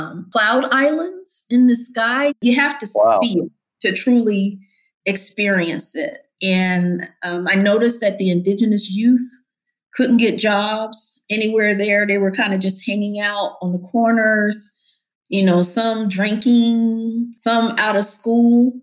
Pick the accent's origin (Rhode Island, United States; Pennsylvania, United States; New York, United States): Pennsylvania, United States; Philadelphia; the very polluted community I grew up in Philly, where people had high rates of asthma and all other kinds of diseases